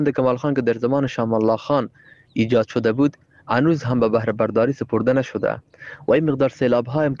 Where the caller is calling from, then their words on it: Nimruz, Afghanistan; ما یکی از باشندگان ولایت نیمروز هستم.